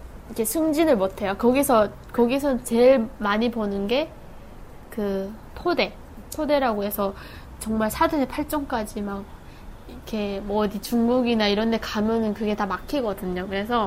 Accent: North Korea; moved away as an adult; now in South Korea; 방학에 잠깐 원투맨 그냥 다 데리고 탈북을 했죠.

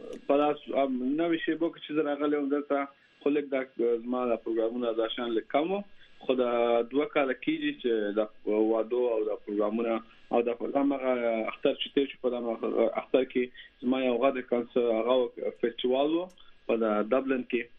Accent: Afghanistan; now in United States; دا 2015 کې زه د افغانستان نه راغلی یم امریکا ته او دا درې کال کې چې زه تم په امریکا کې.

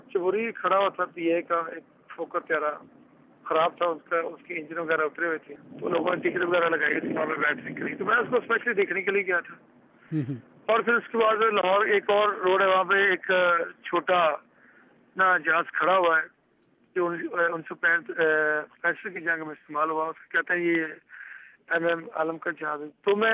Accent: Pakpattan, Punjab, Pakistan; جی، میں ہمیشہ سے یہیں پہ پیدا ہوا. میرے باپ دادا بھی یہیں اسی گاؤں کے رہنے والے.

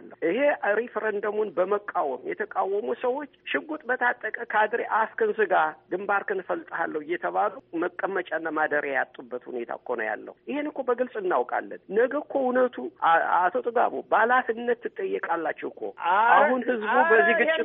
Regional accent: Tikil Dingay, Amhara, Ethiopia; የላይ አርማጭሆ ከተማ ትክል ድንጋይ ትባላለች። ትክል ድንጋይ ቅማንት አማራ ለረጅም ጊዜ እኔ ተወልጄ እስከ ማድግ ድረስ ባንድ ላይ ነበር የሚኖረው።

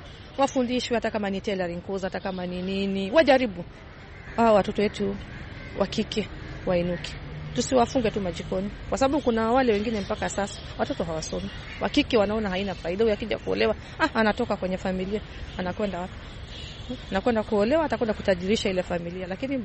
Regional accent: Kibera, Nairobi, Kenya; Lakini utakuta kama kwangu Kibera, mimi ni mtu kutoka Kibera.

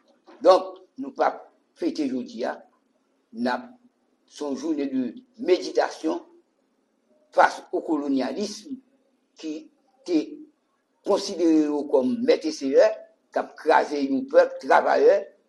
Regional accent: Haiti; Nous pas quoi haïtien en tant que haïtien, en tant que libéré esclave qui t'a travaillé dans la terre

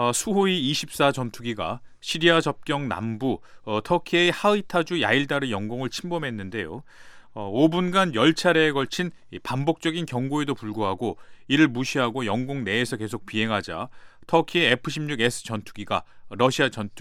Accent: Malaysia; Korean is a second language; 말레이시아에서 왔어요.

